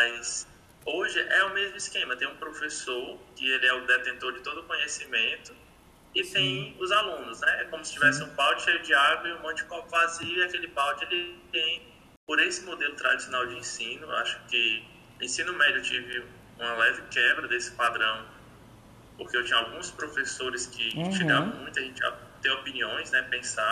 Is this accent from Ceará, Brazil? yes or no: yes; Crateús, Ceará, Brazil; now in Fortaleza, Brazil; sou natural do Ceará, nunca cogitei morar fora do estado, né? Cogitei morar fora da minha cidade, inclusive moro fora dela, sou de Crateús e moro aqui em Fortaleza.